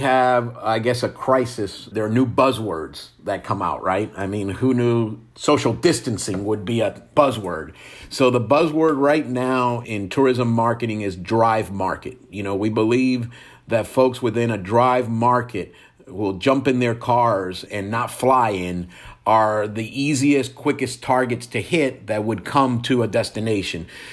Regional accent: New Jersey, United States; You know, I'm a Jersey boy, right? I was born in New Jersey

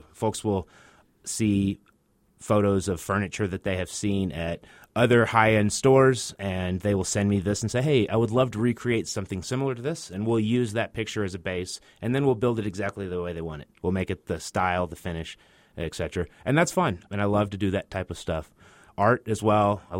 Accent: Texas, United States; I said I grew up in East Texas, but I got to the desert as quick as I could because it's amazing out here

